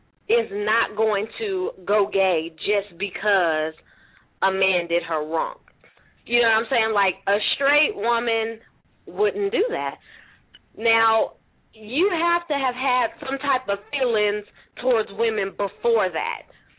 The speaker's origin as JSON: {"language": "English", "town": "San Francisco", "region": "California", "country": "United States", "said": "Like, I'm from San Francisco, so I've seen all types of gays, you know."}